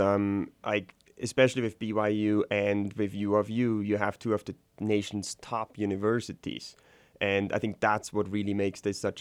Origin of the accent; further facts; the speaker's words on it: Switzerland; now in United States; I grew up in Switzerland.